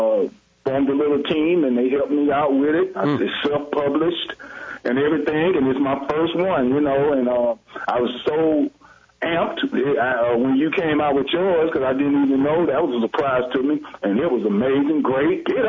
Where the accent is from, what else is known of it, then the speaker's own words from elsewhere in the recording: Atlanta, Georgia, United States; I'm in Atlanta, Georgia. This is my hometown, born and reared here. And my travels have brought me back here.